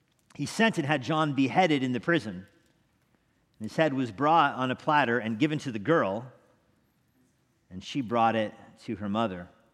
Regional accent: United States; I thought, I'm an American. I should go to church at least once in my life.

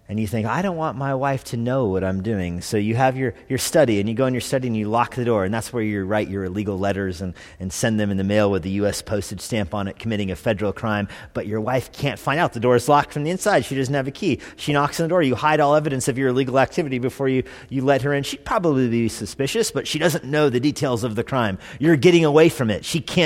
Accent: New Mexico, United States; I'm from New Mexico. I love New Mexico.

